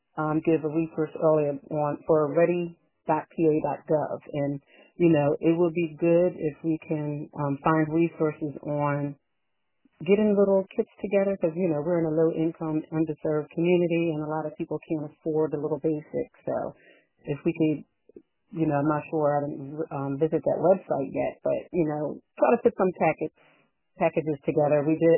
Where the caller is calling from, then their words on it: Norristown, Pennsylvania, United States; I'm calling from the Norristown area as well.